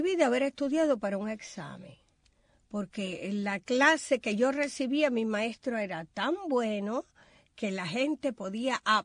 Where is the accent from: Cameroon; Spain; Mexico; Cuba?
Cuba; moved away; cuando yo me fui de Cuba